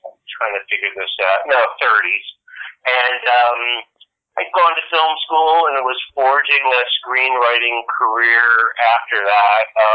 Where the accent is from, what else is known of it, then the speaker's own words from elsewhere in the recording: East Coast, United States; I just moved to New York, I think, and I'm from the East Coast, so it was like moving back to my territory after being out in LA for, I think it was about a dozen years, 10 years.